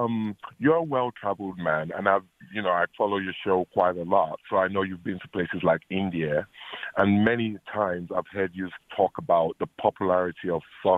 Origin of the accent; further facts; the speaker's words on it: England, United Kingdom; I love every American sport, even though I'm English.